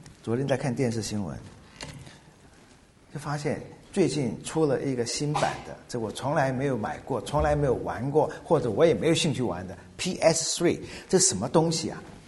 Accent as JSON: {"language": "Chinese", "country": "China"}